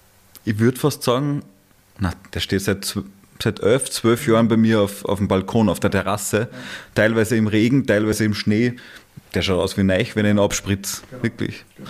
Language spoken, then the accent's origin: German; Upper Austria, Austria; wir sind beide aus dem Salzkammergut, aber du bist vom Wolfgangsee, ich vom Attersee.